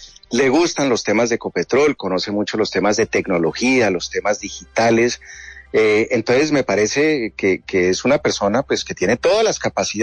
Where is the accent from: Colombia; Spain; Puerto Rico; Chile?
Colombia; Eso es lo que uno quiere como colombiano y a eso le estoy apuntando